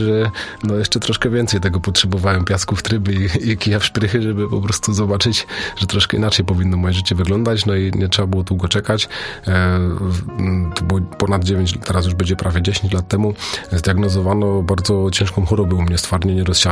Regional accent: Silesian Voivodeship, Poland; Jestem ze Śląska, na Śląsku jest strategia jotorozchodzenia.

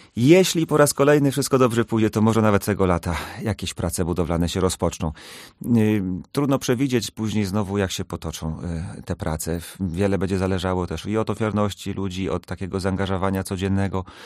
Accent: Opole Voivodeship, Poland; ja sam pochodzę z diecezji opolskiej

